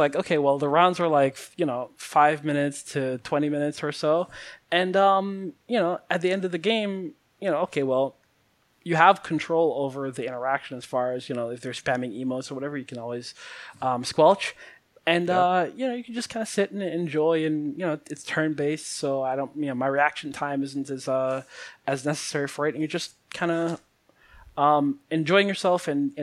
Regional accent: Jamaica; I was born in Jamaica, raised there

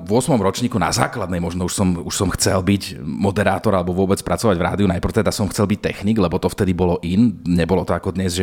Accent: Trnava, Trnava Region, Slovakia; A tým, že som Trnavčan, dochádzam na 5. do Bratislavy.

